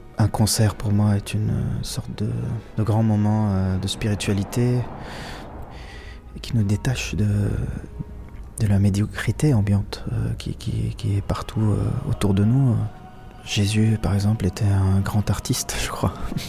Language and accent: French; Lebanon; C'est ma mère qui me faisait ça quand j'étais petit au Liban